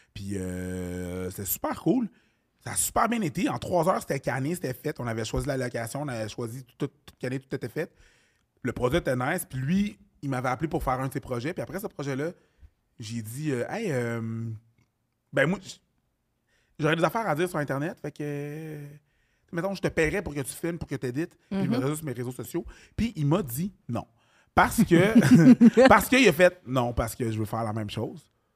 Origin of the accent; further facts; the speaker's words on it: Montreal, Quebec, Canada; moi, je viens de Montréal, les alentours